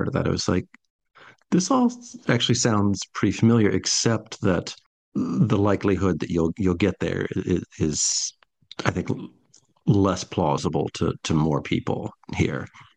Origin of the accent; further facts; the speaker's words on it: United States; And as an American who, like most Americans, doesn't really know that much about other cultures, that sounds plausible to me